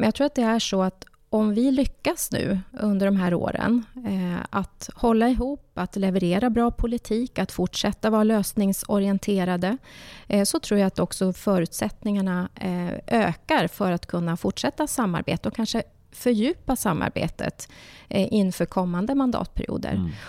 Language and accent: Swedish; Norrbotten County, Sweden; jag är uppvuxen i arbetarklass i Norrbotten.